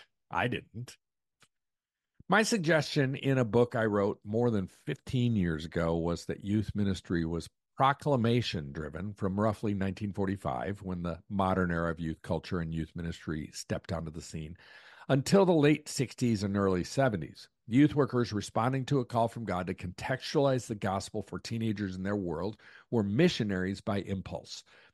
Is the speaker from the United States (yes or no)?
yes; United States; Obviously, I'm an American, and we love to think of ourselves as wildly independent.